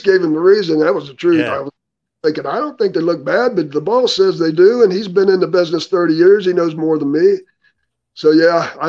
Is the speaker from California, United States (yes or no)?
no; Ohio, United States; because I grew up in Ohio watching the Sheik's territory.